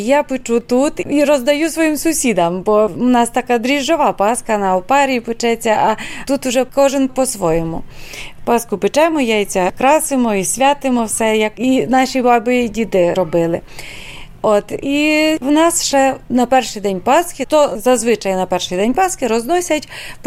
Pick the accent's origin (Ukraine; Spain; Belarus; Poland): Ukraine; Volyn Oblast; Я почну з того, що я з Волині. То не так далеко. Звичаї в нас подібні, і в нас таке пов'язані, навіть мова в старших людей. Є такі діалекти, які тут вживаються і вживалися і в нас, в старого покоління